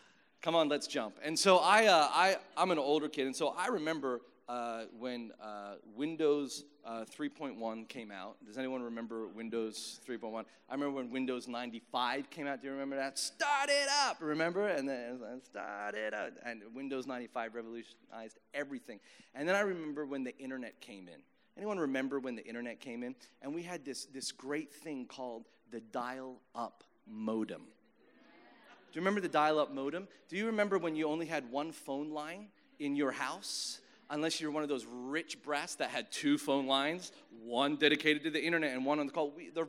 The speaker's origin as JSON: {"language": "English", "country": "Philippines", "tie": "born or raised there", "accent": "American", "said": "And my mom's from New Zealand. She's a Kiwi. So I'm half Australian, half New Zealander, born in the Philippines with an American accent."}